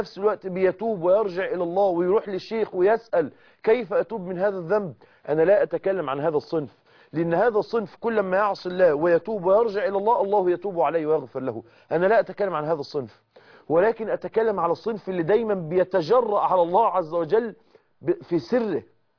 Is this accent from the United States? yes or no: no; Egypt; يعني سقطتها باللفظ الدارج عندنا في مصر